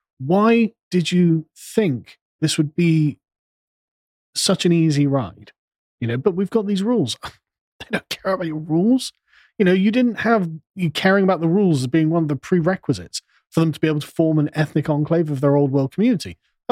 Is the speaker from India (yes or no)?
no; England, United Kingdom; I'm a black Catholic. I'm an Englishman.